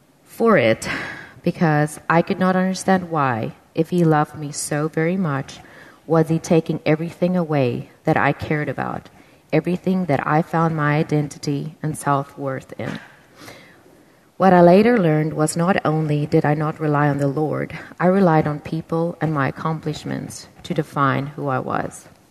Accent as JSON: {"language": "English", "country": "South Africa", "tie": "born there", "said": "I was born in South Africa to parents who were married for 34 years."}